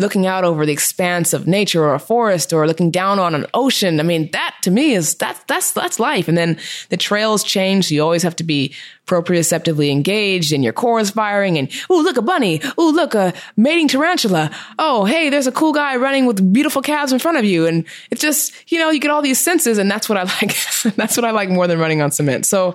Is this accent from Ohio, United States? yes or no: no; Seattle, Washington, United States; Well, so I grew up in Seattle, as I mentioned